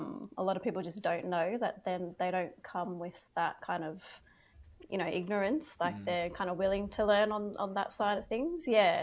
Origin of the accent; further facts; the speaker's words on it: Sydney, New South Wales, Australia; Went to school in Sydney. All of my family's based out in Western Sydney